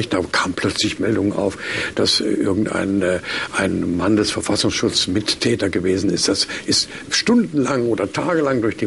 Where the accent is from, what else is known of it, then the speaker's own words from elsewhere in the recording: Dresden, Saxony, Germany; born there; Also ich bin gebürtiger Dresdner.